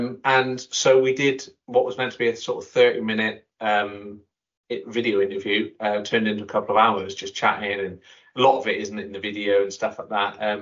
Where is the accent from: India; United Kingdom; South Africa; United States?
United Kingdom; South West England; accent: West Country; we're obviously from the West Country, as you can probably tell by my accent.